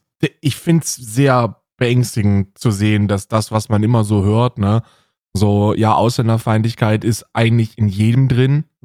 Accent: West Germany, Germany; Und ich bin ja ein Wessi, ich bin ein Wessi-Schwein, ne?

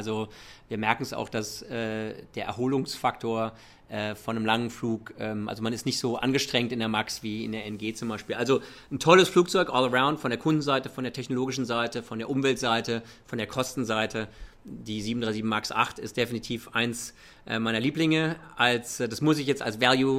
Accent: Germany; German is a second language; also born or lived in United States; Ich bin beides, ich bin Deutscher und Amerikaner. Ich habe lange in den USA gelebt und ich liebe kulturelle Umfelder und jetzt, ich spreche kaum Deutsch. Zu Hause wird bei uns Englisch gesprochen

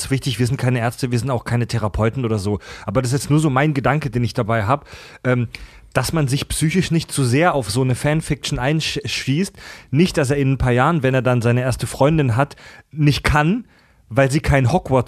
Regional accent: Pforzheim, Baden-Württemberg, Germany; In meiner Heimatstadt Pforzheim gibt es die Story auch

